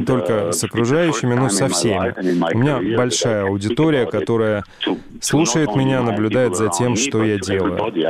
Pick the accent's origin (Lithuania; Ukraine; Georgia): Georgia; moved away as an adult; Я вырос в Грузии и жил там до 20 лет, так что Грузия была большой частью моего становления